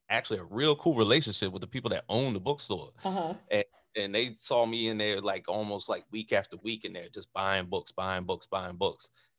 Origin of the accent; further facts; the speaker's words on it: Cape May, New Jersey, United States; I grew up in South Jersey in a very, very small town on the tip, the end of New Jersey, called Cape May.